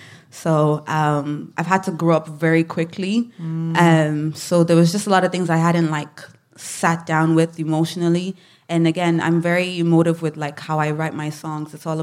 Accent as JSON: {"language": "English", "country": "Nigeria", "moved": "yes", "lives_now": "Ireland", "said": "the duality of being Nigerian and also being Irish and living in Ireland for so long, feeling misunderstood."}